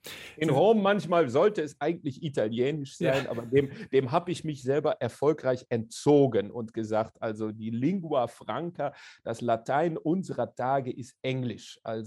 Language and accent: German; Kranenburg, North Rhine-Westphalia, Germany; now in Belgium; ich bin im Grenzgebiet am Niederrhein zu den Niederlanden groß geworden, in Kranburg. Dann irgendwann in Nimwegen an der dortigen Uni zum Theologiestudium gelandet.